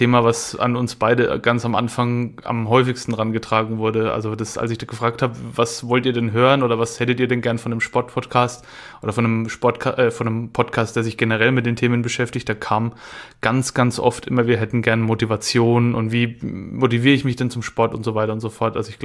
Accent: Bavaria, Germany; Aguzzi, sagt man bei uns in Franken.

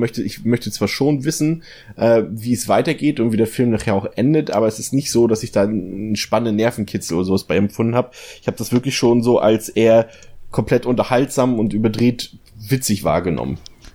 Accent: East Germany, Germany; aber ich komme ja aus dem Osten

